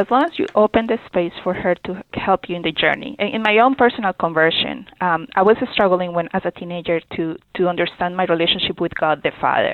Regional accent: Colombia; now in United States; I was born in Colombia, raised in Colombia

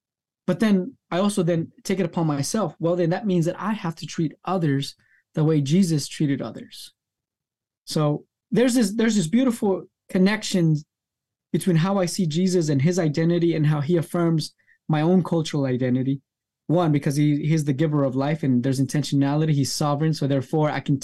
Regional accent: United States; born there; Actually, when I go to Nicaragua, I'm the other because I was born in the States.

